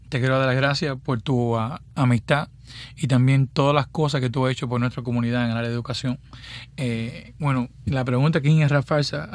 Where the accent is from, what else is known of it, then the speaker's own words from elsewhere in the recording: Santiago de Cuba, Cuba; moved away; el viaje mío de Matanza, porque yo vine por Matanza, aunque soy de Santiago de Cuba